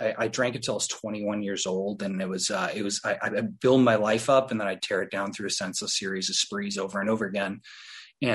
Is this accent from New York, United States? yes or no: no; Wisconsin, United States; I come from Wisconsin. If you've never been to Wisconsin, it's sort of similar to the Shire, I guess. And people are sort of like hobbits. We like cheese quite a bit and really, really, really like beer.